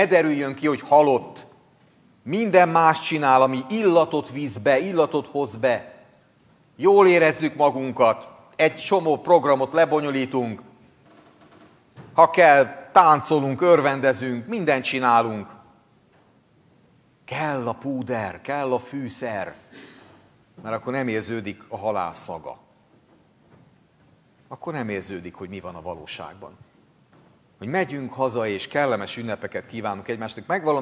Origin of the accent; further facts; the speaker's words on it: Hungary; szeretném elfelejteni, hogy magyar vagyok